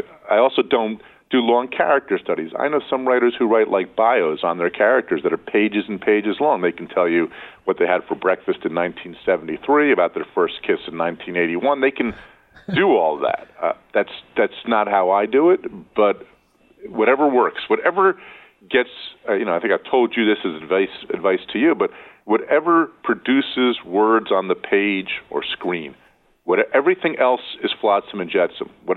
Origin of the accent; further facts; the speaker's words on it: New Jersey, United States; my home state of New Jersey